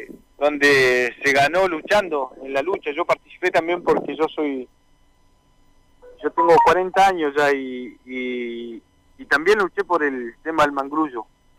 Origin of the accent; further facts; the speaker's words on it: Cutral Có, Neuquén, Argentina; somos nacidos y criados en Cutralcó.